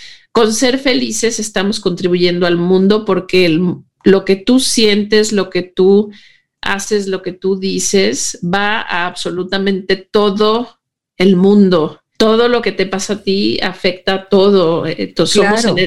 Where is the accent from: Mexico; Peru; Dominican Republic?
Mexico; moved away as an adult; yo salí de México por lo mismo, porque estaba huyendo de esas emociones